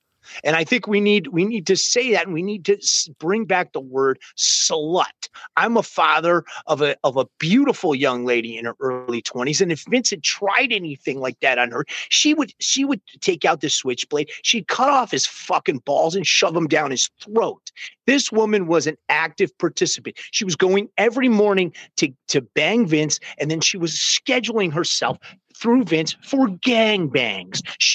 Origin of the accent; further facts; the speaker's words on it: Connecticut, United States; I'm from Fairfield County. That's the Golden Sound. You're talking about Greenwich, Connecticut.